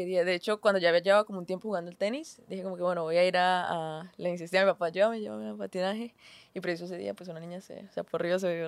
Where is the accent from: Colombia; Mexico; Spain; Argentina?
Colombia; Cúcuta, Norte de Santander; Vale, pues sí, soy de Cúcuta, soy... orgullosamente cucuteña.